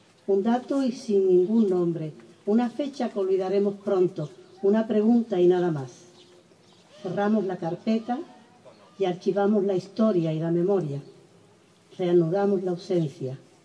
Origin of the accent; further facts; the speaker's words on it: Huelva, Andalusia, Spain; also born or lived in Seville; yo también vengo de Sevilla, aunque soy de Huelva